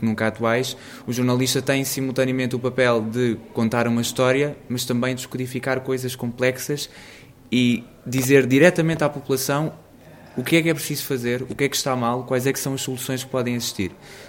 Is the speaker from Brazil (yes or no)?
no; Lisbon, Portugal; Eu sou de Lisboa